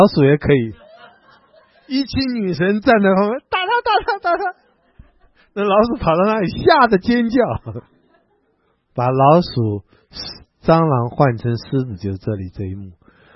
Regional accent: Taiwan; 我是从台湾来的，不是从中国大陆来的。

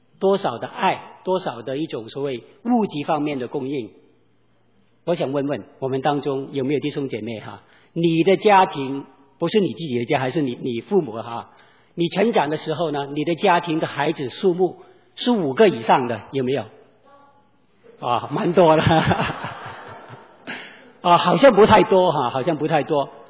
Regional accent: Hong Kong; 我是在香港出生啊，大家都可能知道哈，香港是一个殖民地嘛

